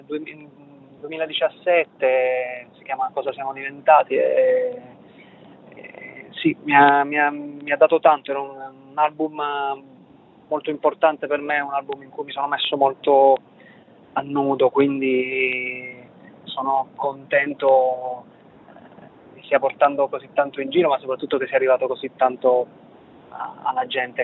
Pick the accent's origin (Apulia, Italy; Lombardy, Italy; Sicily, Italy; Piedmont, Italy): Apulia, Italy; Taranto; io poi da Tarantino sento molto tutte le motivazioni che portano a quella manifestazione lì.